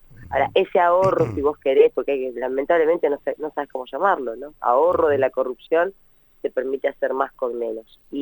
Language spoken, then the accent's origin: Spanish; Allen, Río Negro, Argentina; Mira, yo soy de Allen